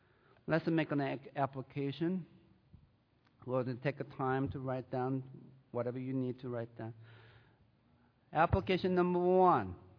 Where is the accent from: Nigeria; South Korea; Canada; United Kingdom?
South Korea; now in United States; I came from the South Korea since 1981. I have a brother left there, older brother and his family.